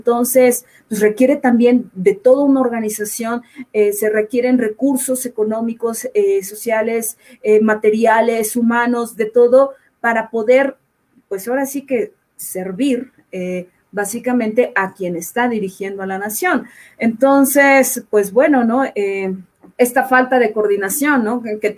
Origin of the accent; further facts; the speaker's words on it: Mexico; y nos lleva a una incertidumbre como mexicanos